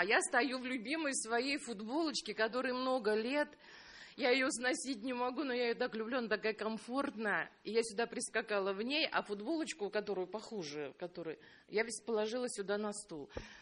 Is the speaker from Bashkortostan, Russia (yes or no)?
no; Saint Petersburg, Russia; из Санкт-Петербурга.